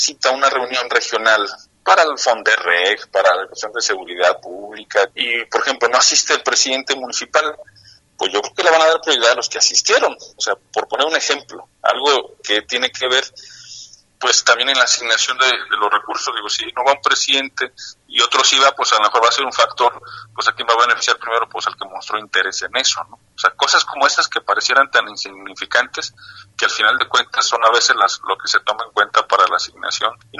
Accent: Tepatitlán, Jalisco, Mexico; a mí me tocó también ser presidente municipal de mi pueblo en Tepatitlán

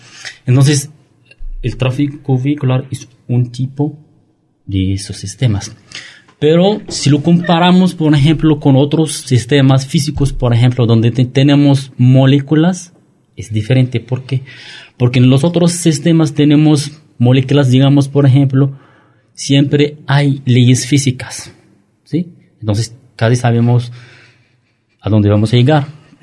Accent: Morocco; Soy marroquí, estudié en Marruecos

